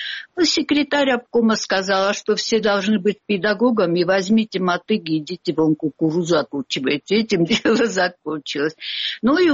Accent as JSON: {"language": "Russian", "town": "Tskhinvali", "region": "South Ossetia", "country": "Georgia", "tie": "born or raised there", "said": "я родилась и выросла в Тхинвале, в Южной Осетии. Я коренная жительница. Отец мой осетин. Мама, правда, русская, но она тоже обосетинилась в конечном итоге."}